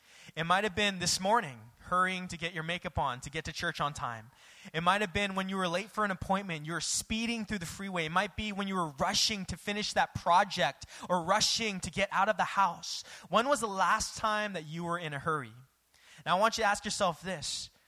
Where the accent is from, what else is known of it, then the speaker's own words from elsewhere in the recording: California, United States; I'm chill. I'm from the West Coast. I'm from California. I'm chill.